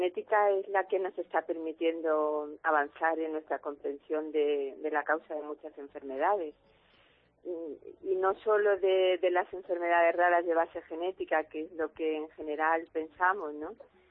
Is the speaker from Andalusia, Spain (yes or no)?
yes; Seville, Andalusia, Spain; soy de Sevilla.